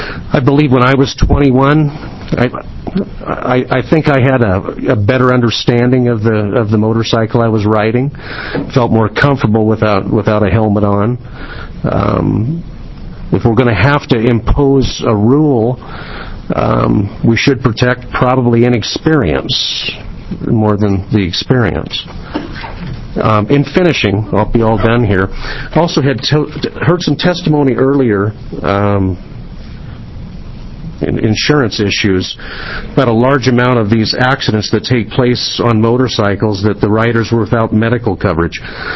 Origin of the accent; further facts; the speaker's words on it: Salem, Oregon, United States; from Salem